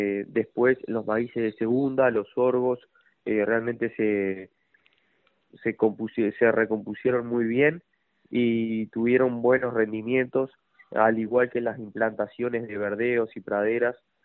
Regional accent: Florida, Uruguay; Yo estoy en la zona sur, soy del departamento de Florida.

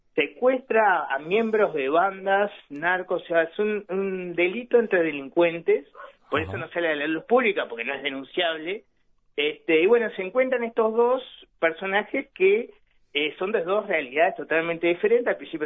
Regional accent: Montevideo, Uruguay; Yo soy de Villa Española y mis amigos solo me iban a ver porque estaba yo en la obra

